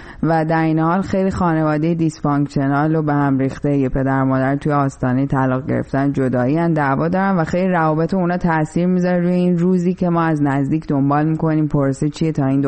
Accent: Iran; moved away as an adult; now in Chicago, United States

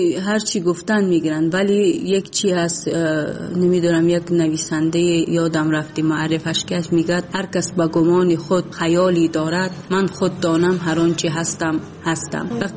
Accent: Tajikistan; اصلا وقتی که من بیرون از تاجیکستانم بودم

